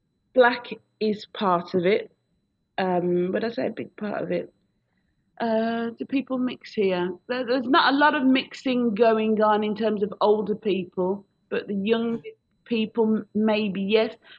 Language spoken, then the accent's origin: English; Birmingham, West Midlands, United Kingdom; I'm from a big city. I'm from the second city. I'm from Birmingham.